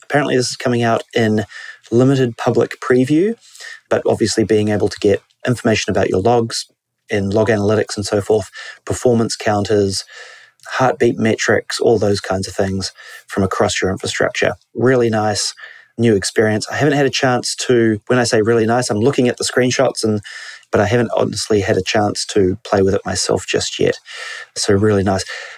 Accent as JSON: {"language": "English", "country": "New Zealand", "said": "He's an analyst from New Zealand, my home country."}